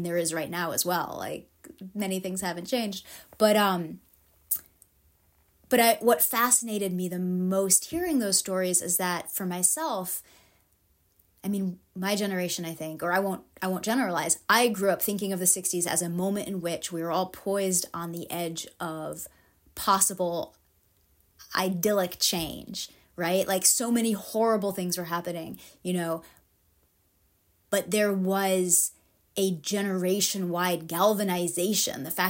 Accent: United States; born there; also born or lived in France; I was raised in a number of different countries. I was born in the States.

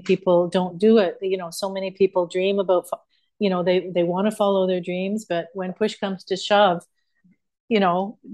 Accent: Canada; my home country of Canada

